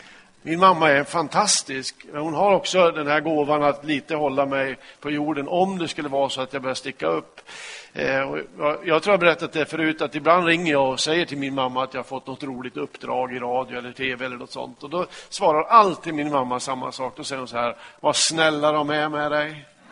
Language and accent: Swedish; Kramfors, Västernorrland County, Sweden; kom jag till stadsbiblioteket i Kramfors där jag växte upp